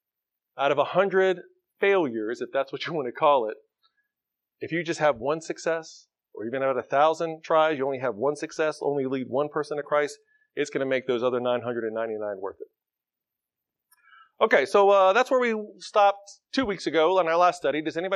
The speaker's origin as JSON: {"language": "English", "region": "the South", "country": "United States", "accent": "southern", "said": "I cannot pronounce that with my southern accent."}